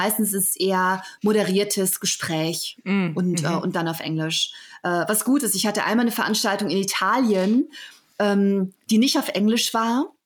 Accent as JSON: {"language": "German", "country": "Germany", "accent": "German", "said": "ich mit meinem deutschen Akzent mich da so durchwurschtle"}